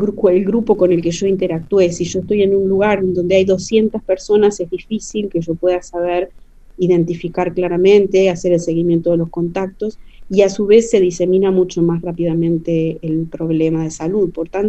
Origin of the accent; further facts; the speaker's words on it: Uruguay; de nuestra idiosincrasia como personas y como población uruguaya